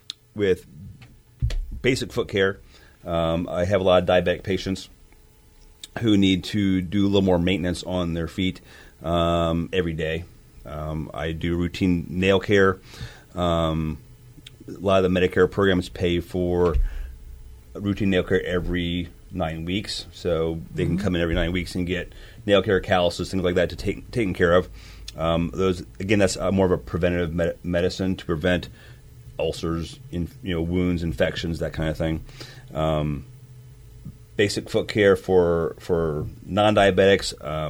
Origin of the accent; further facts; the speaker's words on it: Ohio, United States; I grew up in Ohio, and my wife is from Chattanooga